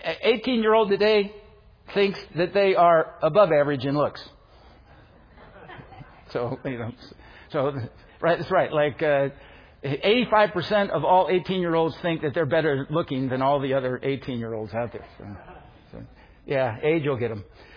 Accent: Iowa, United States; but I'm from Iowa. Storm clouds are good.

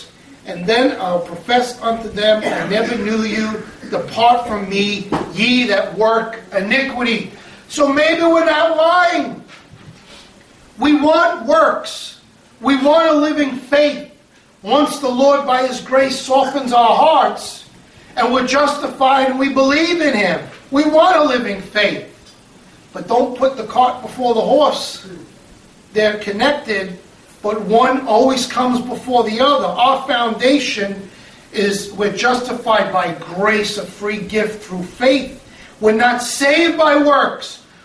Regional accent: Brooklyn, New York, United States; I'm from Brooklyn, I can rap.

